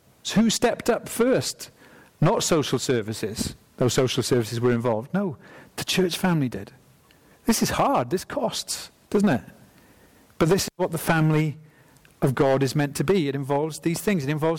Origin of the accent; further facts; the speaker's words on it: Swansea, Wales, United Kingdom; I used to think, growing up in Mount Pleasant Baptist Church in Swansea, that fellowship was a very specific term